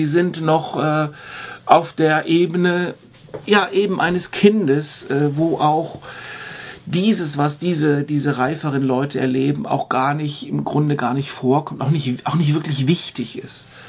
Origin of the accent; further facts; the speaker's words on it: Germany; weil auch wir als Deutsche wollen es doch mal auch immer wirklich genauer wissen.